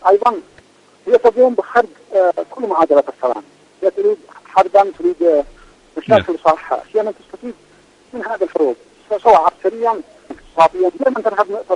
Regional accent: Yemen; ولكن نحن كشعب يمني

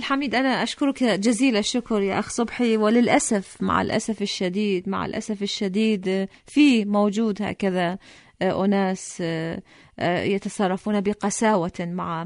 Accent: Iraq; من العراق

